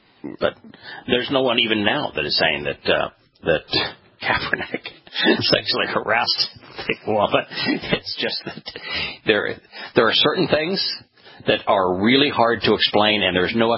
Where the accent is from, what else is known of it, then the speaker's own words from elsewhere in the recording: Los Angeles, California, United States; because I grew up in Los Angeles and that's San Francisco.